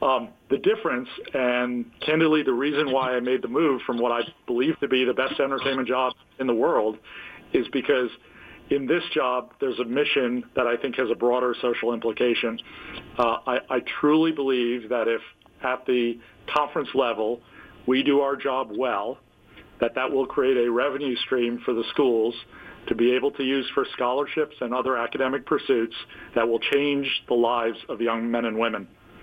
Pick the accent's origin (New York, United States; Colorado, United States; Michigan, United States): New York, United States; The Bronx; I started in the Bronx. I grew up in the Bronx, so I started as a deep Yankees fan.